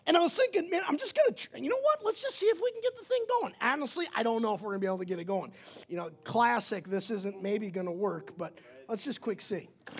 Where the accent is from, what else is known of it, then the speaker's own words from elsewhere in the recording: Wisconsin, United States; I grew up in Wisconsin, and so we actually heated our house with wood.